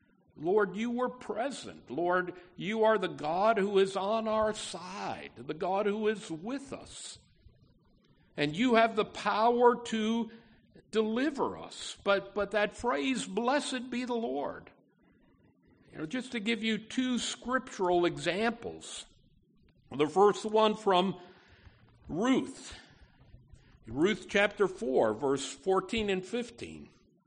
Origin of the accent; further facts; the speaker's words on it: Schenectady, New York, United States; You know, in my hometown, Schenectady, New York, right on the banks of the Mohawk River, usually a gentle, calm river